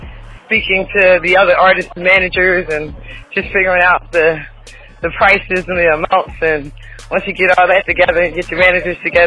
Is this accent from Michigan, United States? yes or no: yes; Detroit, Michigan, United States; now in Philadelphia, United States; Well, the music scene in Detroit, I don't really know about too much because I left when I was a lot younger